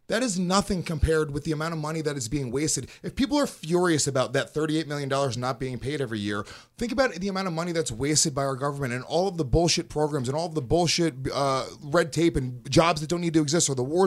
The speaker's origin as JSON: {"language": "English", "region": "New York", "country": "United States", "tie": "born or raised there", "said": "I grew up as a liberal. I grew up in New York as a brown person."}